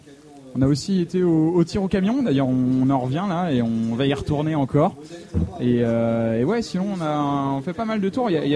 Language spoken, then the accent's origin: French; La Pommeraye, Pays de la Loire, France; Alors, il s'avère que moi, je viens de la Pommeraye.